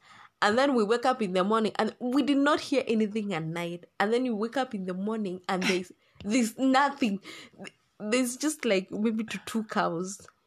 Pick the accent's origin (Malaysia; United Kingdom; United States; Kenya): Kenya; Laikipia County; I was born and raised in Laikipia County.